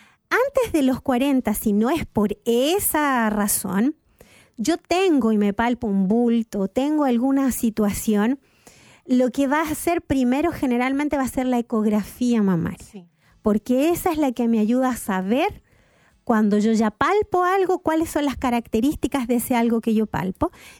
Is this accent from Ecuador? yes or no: no; Chile; born or raised there; also born or lived in Argentina